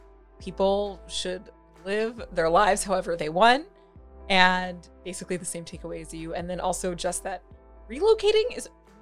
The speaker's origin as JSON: {"language": "English", "town": "Philadelphia", "region": "Pennsylvania", "country": "United States", "tie": "born or raised there", "moved": "yes", "said": "I am from Philly and born and raised there, and, you know, also had to move to other areas to find that sense of chosen family and community."}